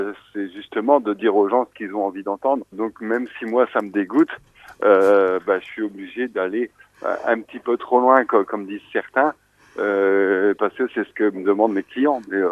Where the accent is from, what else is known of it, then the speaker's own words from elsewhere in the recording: Hauts-de-France, France; Après, je suis du Nord, hein, donc franchement, je suis entraîné